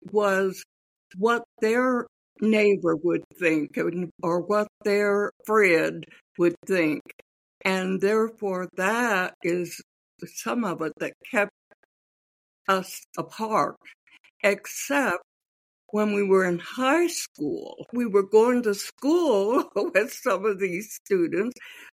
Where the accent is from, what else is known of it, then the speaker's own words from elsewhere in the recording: Richmond, Indiana, United States; I grew up here in Richmond, Indiana, and I went to Townsend Community Center for until I was 18